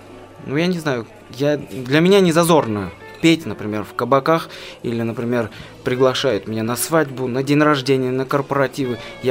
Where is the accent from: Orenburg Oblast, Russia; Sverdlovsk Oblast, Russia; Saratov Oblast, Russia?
Saratov Oblast, Russia; Rtishchevo; Начнем с того, что мне 34 года. Родился я в Саратовской области, город Ртищево.